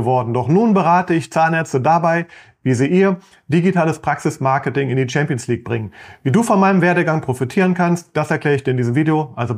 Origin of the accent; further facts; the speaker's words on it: Düsseldorf, North Rhine-Westphalia, Germany; born there; Ich bin in Düsseldorf geboren, ich bin mittlerweile 46 Jahre alt